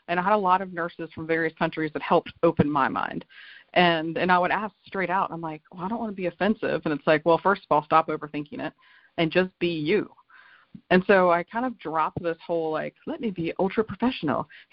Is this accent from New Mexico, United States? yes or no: no; Lynchburg, Virginia, United States; You know, growing up in Lynchburg, Virginia, I did not experience a ton of diversity